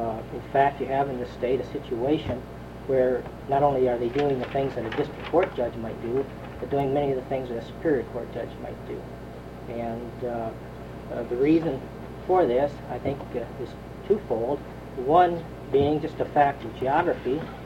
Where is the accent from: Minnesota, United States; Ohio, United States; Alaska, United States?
Alaska, United States; Delta Junction; I'm from Delta Junction.